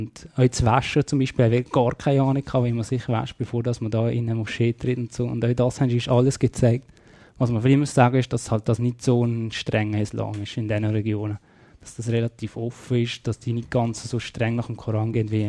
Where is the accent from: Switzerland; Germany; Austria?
Switzerland; als Schweizer muss man sagen